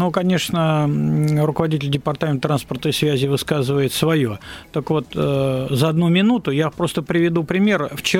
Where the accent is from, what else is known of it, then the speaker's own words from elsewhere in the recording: Moscow, Russia; вот я родился и вырос в Измайлово.